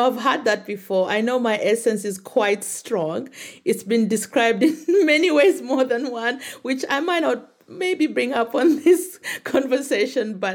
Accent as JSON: {"language": "English", "country": "Kenya", "tie": "born or raised there", "said": "I grew up in Kenya"}